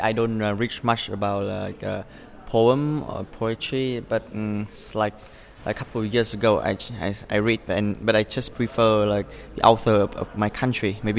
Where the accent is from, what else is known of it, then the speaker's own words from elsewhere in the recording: Vietnam; English is a second language; I'm from Vietnam.